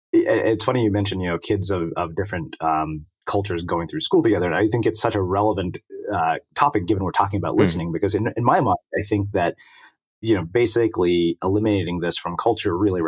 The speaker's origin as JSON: {"language": "English", "region": "Texas", "country": "United States", "tie": "born or raised there", "said": "I think one of the things that has always been interesting to me is I grew up in Texas and I witnessed, you know, outright racism, not towards me."}